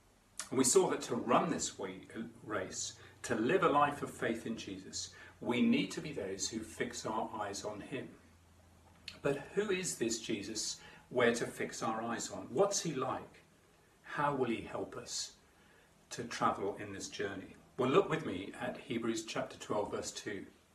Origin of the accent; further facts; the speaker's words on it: United Kingdom; And as a British person, in my UK passport it says I'm a resident of the UK.